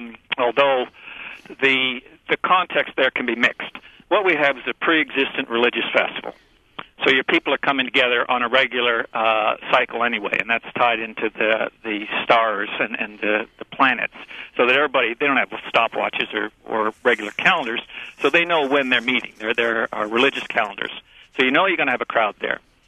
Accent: Canada; I mean, America, I'm a Canadian, and Canada even more so, we're fairly young nations.

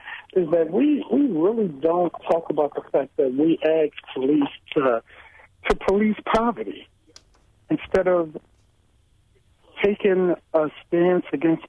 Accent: Chicago, Illinois, United States; born there; I was born in Chicago.

